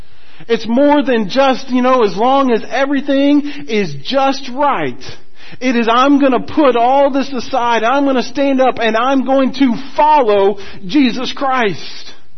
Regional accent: Texas, United States; accent: Texan; As best as my Texan can get it.

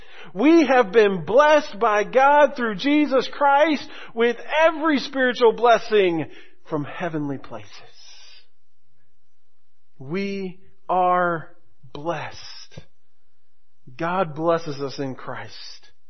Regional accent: Florida, United States; You know, I remember growing up in Florida, the different seasons, growing seasons

